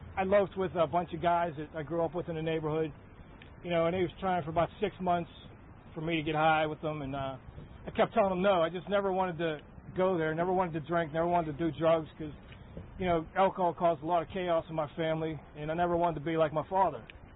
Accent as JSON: {"language": "English", "town": "Pittsburgh", "region": "Pennsylvania", "country": "United States", "tie": "born or raised there", "said": "I was raised in Troy Hill, just above the north side of Pittsburgh."}